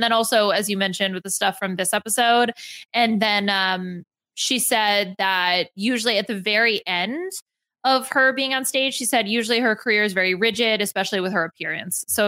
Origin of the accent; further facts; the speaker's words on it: Northeast, United States; I'm from the Northeast, from America, in the Northeast of America.